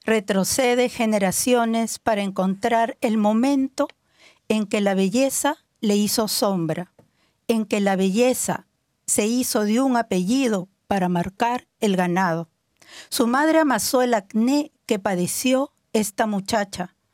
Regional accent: Peru; Finnish is a second language; now in Finland; minä olen perulainen.

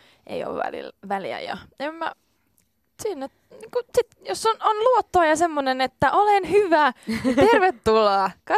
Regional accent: Turku, Southwest Finland, Finland; now in Helsinki, Finland; mä oon 22, laulaja, lauluntekijä, artisti. Oon kotoisin Turusta, mutta nykyään täällä pääkaupunkiseudulla hiihtelen

